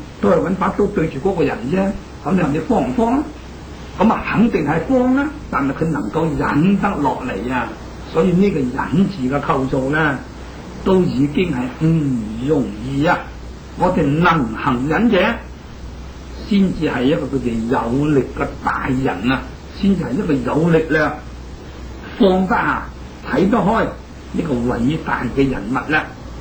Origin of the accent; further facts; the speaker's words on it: China; 我哋中国人造字啊好聪明